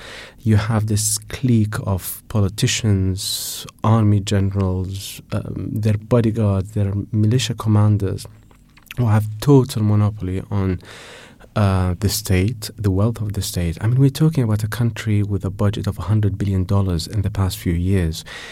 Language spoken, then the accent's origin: English; Iraq; So I was Iraqi. I grew up in Iraq all my life. I'm Iraqi. I speak the language.